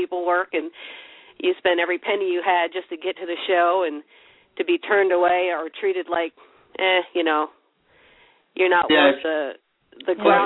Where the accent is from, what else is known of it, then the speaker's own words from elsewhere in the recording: New York, United States; I mean, like I said, I grew up in New York